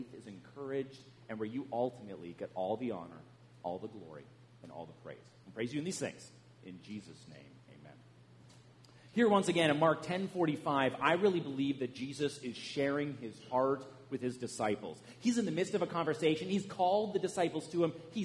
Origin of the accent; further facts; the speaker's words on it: British Columbia, Canada; now in United States; every once in a while, you might recognize that I am a former Canadian. I'm now a naturalized American citizen. I'm originally from British Columbia, though, so I assume a little further across the continent than Pastor Luke is from.